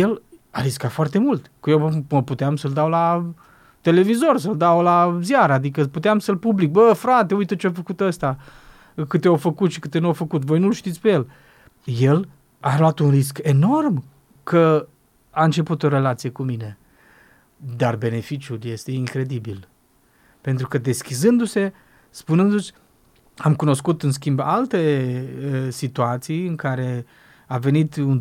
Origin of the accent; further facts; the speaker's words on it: Banat, Romania; Zicem noi, dacă noi suntem bănățeni, avea accent de oltean sau de regățean.